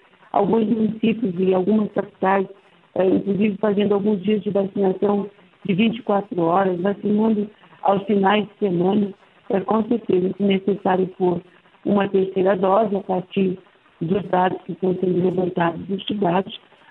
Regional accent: Brazil; Mas nós também, como brasileiros, precisamos fazer a nossa parte, né?

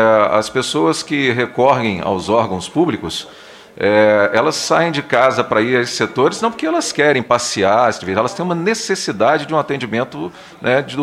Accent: Brazil; um imposto de renda altíssimo, como nós brasileiros

